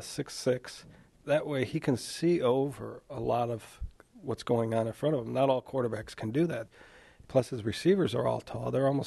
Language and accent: English; Cleveland, Ohio, United States; other than the fact that I'm from Cleveland